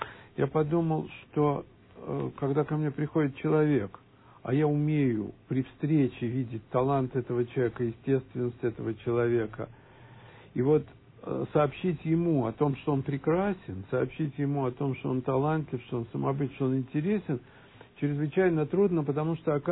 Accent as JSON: {"language": "Russian", "town": "Samara", "region": "Samara Oblast", "country": "Russia", "said": "мы из Самары, мы здесь вдвоем"}